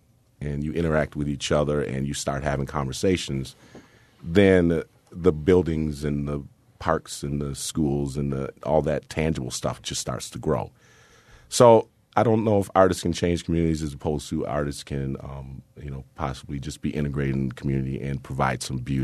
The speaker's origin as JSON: {"language": "English", "town": "Milwaukee", "region": "Wisconsin", "country": "United States", "tie": "born or raised there", "said": "I'm from Milwaukee and I grew up on this street."}